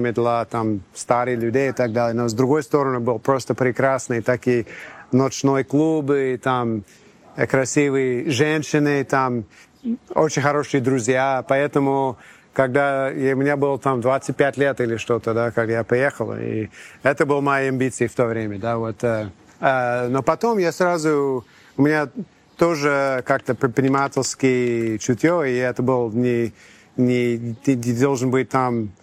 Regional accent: Oklahoma, United States; Russian is a second language; Из Оклахомы, да. Это вообще глубинки, как Олег из Сибири, я из Оклахомы.

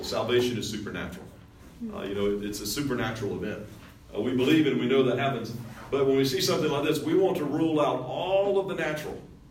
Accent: United States; And so where I grew up in the United States, in Western upbringing. Even though I was raised a Pentecostal, believe in the supernatural.

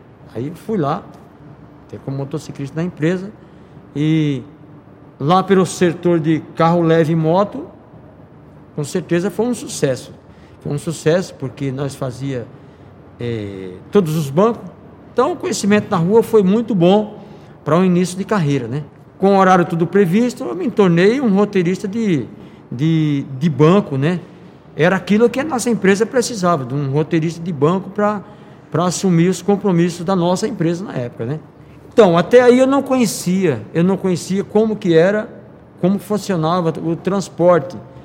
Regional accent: São Paulo, Brazil; born there; nasci em São Paulo, nasci na Vila Maria Alta, mas meus pais são nordestinos e um tempo fomos morar no Nordeste

